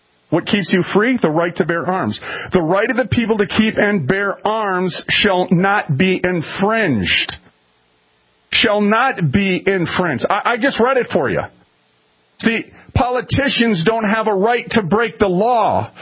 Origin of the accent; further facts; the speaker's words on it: Minneapolis, Minnesota, United States; I'm from North Minneapolis.